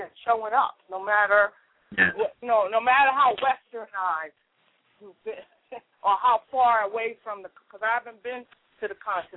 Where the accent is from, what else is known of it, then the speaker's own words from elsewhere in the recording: United States; born there; my parents are from Barbados, so I came from Africa by way of Barbados, and then I was born in America.